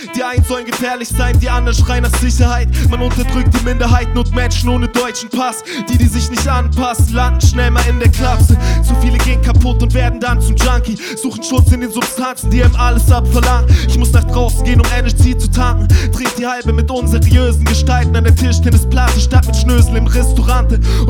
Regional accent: Munich, Bavaria, Germany; Ey, ich bin ja eigentlich aus München und der Track ist aus der Zeit.

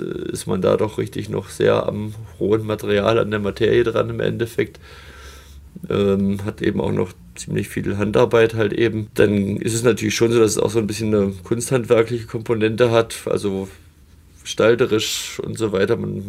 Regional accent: Berlin, Germany; dann bin ich durch Zufall an ein Praktikum beim Geigenbauer in Berlin, wo ich herkomme, geraten

